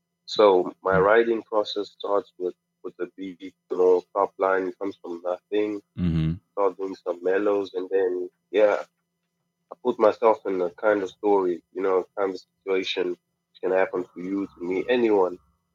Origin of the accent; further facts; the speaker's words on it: Cape Town, Western Cape, South Africa; I'm from South Africa, basically in Cape Town.